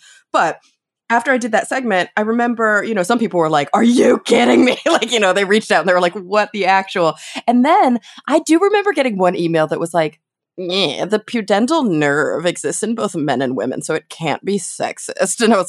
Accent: Texas, United States; It definitely, I grew up in Texas and it definitely felt like Texas.

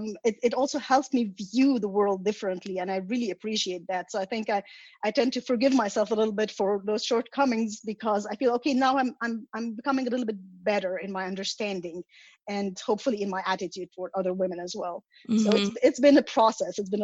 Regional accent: Egypt; moved away as an adult; now in United States; I came to the US when I was 23 and I grew up in Egypt

